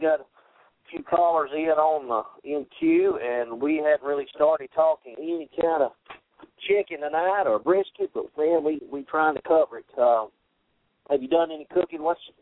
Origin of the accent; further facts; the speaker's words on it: Tennessee, United States; I'm from Tennessee myself.